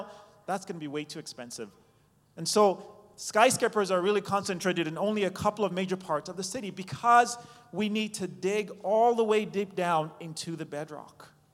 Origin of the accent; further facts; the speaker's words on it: New York City, New York, United States; born there; Toronto, of course. I was born in New York City, actually. So I like going to New York to visit now and then